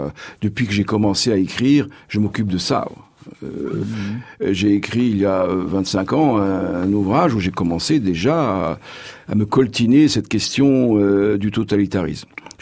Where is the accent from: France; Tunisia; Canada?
Tunisia; je suis tunisien, et la Tunisie est le pays qui fournit le plus grand nombre de combattants